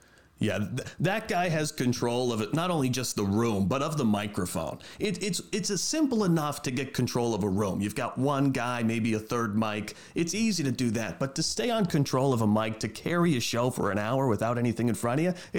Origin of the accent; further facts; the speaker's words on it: New England, United States; Well, I'm from New England